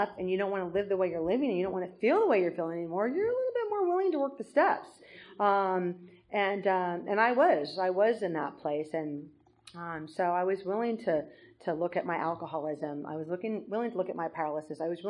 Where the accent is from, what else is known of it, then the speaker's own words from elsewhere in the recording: California, United States; And I grew up near the San Francisco Bay. And I'd always walk along the bay in the morning.